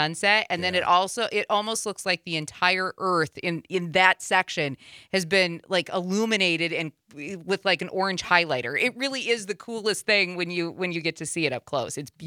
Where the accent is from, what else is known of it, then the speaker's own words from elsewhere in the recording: South Dakota, United States; It's always weird to me, though, growing up in South Dakota, that landscape has never appealed to me because it's what I grew up with.